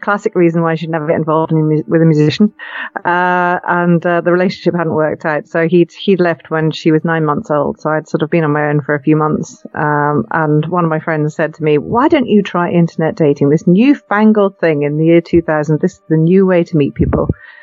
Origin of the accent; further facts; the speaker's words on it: Edinburgh, Scotland, United Kingdom; I'm a Scottish girl from Edinburgh, Scotland, UK. And I grew up in Edinburgh. I went to school here